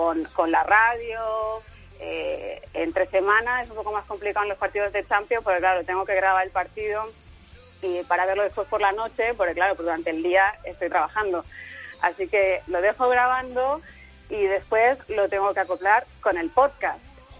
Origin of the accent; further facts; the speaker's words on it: Tarragona, Catalonia, Spain; now in San Diego, United States; Soy de Tarragona.